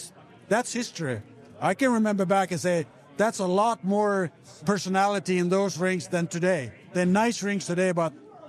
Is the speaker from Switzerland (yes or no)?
no; Sweden; No, never did. No, but I came from Sweden.